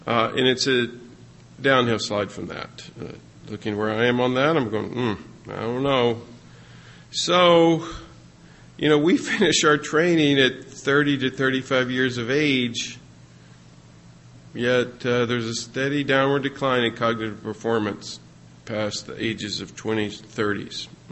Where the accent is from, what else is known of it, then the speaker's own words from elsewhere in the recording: Texas, United States; I said, "Well, I am slow at baseline. I'm from West Texas."